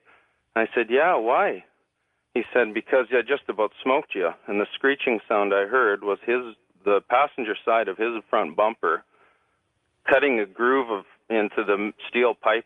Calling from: British Columbia, Canada; I'm calling from Vancouver Island in Canada.

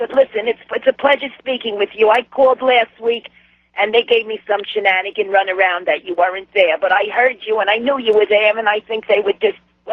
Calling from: New Jersey, United States; I'm calling from New Jersey.

